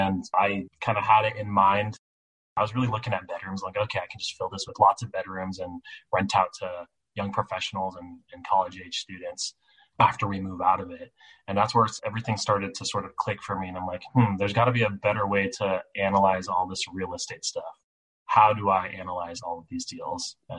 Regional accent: California, United States; moved away; Saw a home that I liked, brand new build. I'm from California originally.

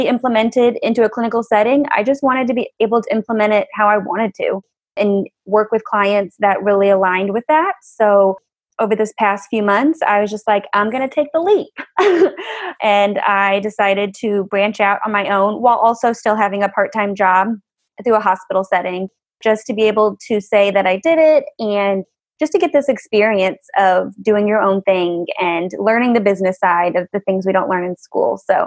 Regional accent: Missouri, United States; So I grew up near St. Louis, and then I went to get my undergrad at Western Kentucky.

